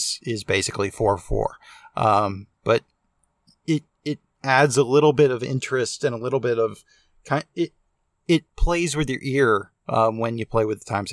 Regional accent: Southeast, United States; And, you know, growing up in the Southeast, it's relevant.

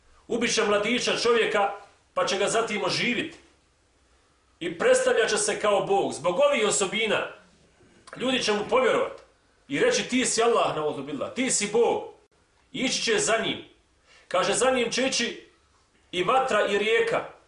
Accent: Bosnia & Herzegovina; kod nas u Bosni, nažalost, u Sandžaku, nažalost, znači svugdje tamo gdje žive

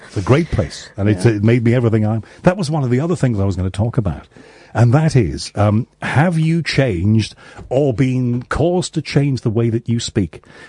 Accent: Liverpool, North West England, United Kingdom; accent: Liverpool; because my Liverpool accent was slightly milder like that, it was more kind

